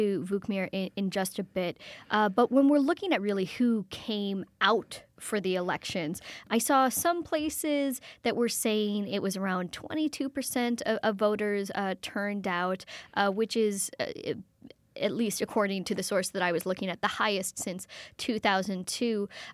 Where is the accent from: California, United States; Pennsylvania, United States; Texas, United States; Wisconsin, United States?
Wisconsin, United States; Lake Geneva; Well, I'm from Lake Geneva, though.